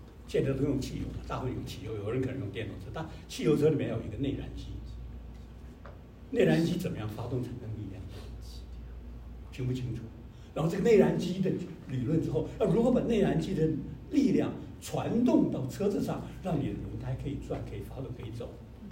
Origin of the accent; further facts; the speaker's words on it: China; 就造成我们中国人很多人，反正我做不到嘛